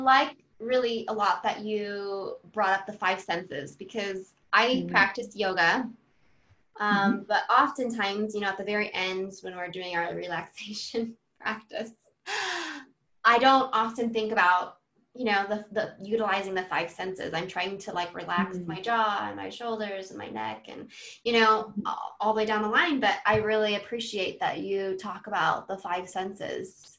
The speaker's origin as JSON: {"language": "English", "country": "Vietnam", "said": "last year I went to Vietnam. That's my home country."}